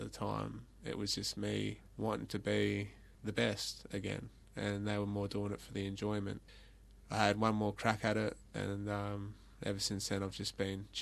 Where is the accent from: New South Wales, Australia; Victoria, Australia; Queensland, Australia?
Victoria, Australia; Ballarat; because I'm actually from Ballarat, one of the coldest places in, you know, Australia.